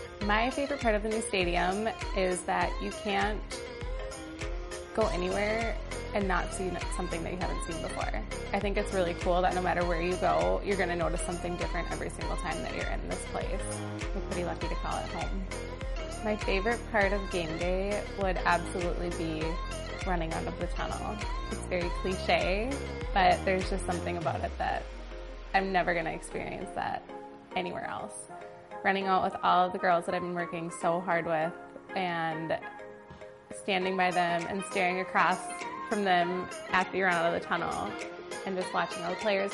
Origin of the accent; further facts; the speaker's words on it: Savage, Minnesota, United States; I'm from Savage, Minnesota, and this is my second year on the team.